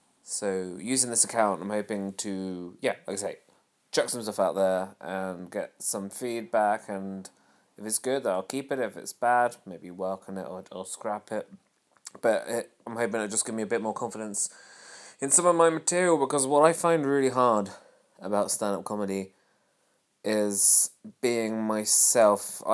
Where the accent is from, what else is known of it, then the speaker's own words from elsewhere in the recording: Norwich, East of England, United Kingdom; I'm a comedian from Norwich.